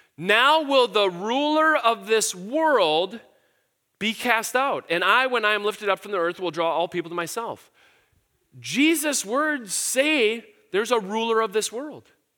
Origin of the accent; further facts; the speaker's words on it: Midwest, United States; And yet, as politely and directly as a Midwesterner can I confront you and just say, is that true of you, of us?